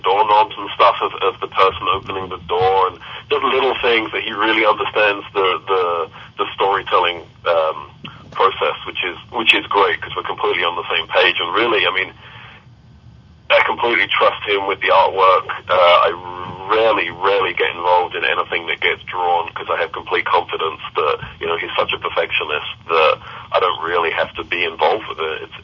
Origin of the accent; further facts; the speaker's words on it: Kentucky, United States; yeah, he's right. I'm from Kentucky.